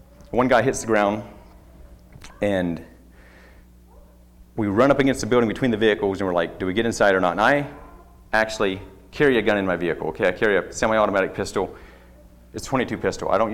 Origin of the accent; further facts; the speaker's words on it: the South, United States; I mean, I grew up in the South. That's very normal to see people standing around on the streets.